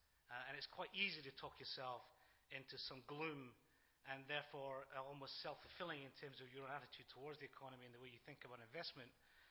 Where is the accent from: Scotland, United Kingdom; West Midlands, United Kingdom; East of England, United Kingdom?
Scotland, United Kingdom; The only thing worse than being an economist, I guess, is being a Scottish economist in an environment like this.